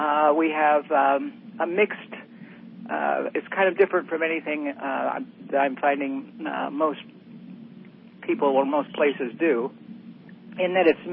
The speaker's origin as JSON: {"language": "English", "region": "California", "country": "United States", "tie": "born or raised there", "said": "I want to add that I grew up in Butte County."}